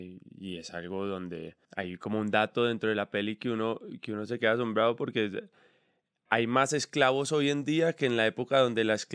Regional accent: Medellín, Antioquia, Colombia; also born or lived in Cartagena; Yo nací el año que mataron a Pablo Escobar. Entonces seguía muy, muy fuerte la cosa en Medellín. Nos fuimos a Cartagena y después de Cartagena nos queríamos ir a vivir a Bogotá.

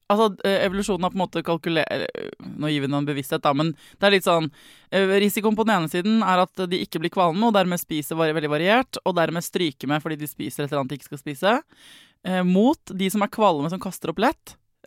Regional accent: Oslo, Norway; Født og oppvokst på Oslo Vest

